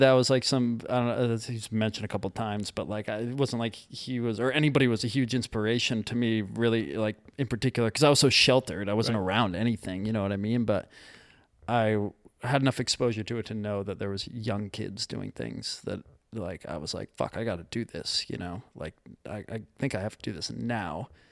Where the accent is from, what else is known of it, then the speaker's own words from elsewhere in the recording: Block Island, Rhode Island, United States; I grew up on Block Island, Rhode Island, which is like this island 15 miles or 14 miles, I think it actually is, off the coast of Rhode Island